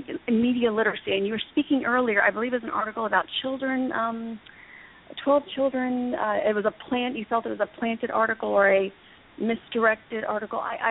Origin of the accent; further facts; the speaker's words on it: Texas, United States; I'm from Texas, like I said, and I've spoken to someone yesterday about this.